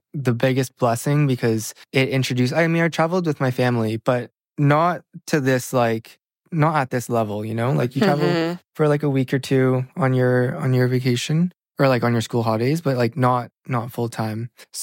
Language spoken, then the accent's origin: English; Canada; I'm from Canada.